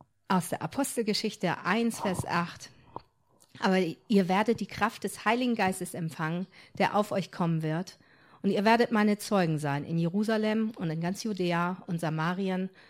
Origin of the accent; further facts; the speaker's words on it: Stolzenau, Lower Saxony, Germany; Wir kommen nicht aus Nienburg, wir kommen aus Stolzenau an der Weser. Und sind jetzt in der kleinen Gemeinde in Wunsdorf, der Lichtblickgemeinde.